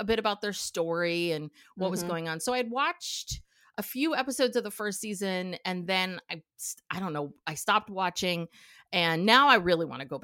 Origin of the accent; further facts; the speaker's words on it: California, United States; because we grew up in Mendocino County in California, and we're going up there this weekend.